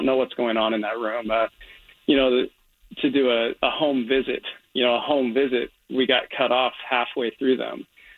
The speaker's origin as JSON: {"language": "English", "town": "Portland", "region": "Oregon", "country": "United States", "tie": "born or raised there", "said": "And then I grew up in Portland."}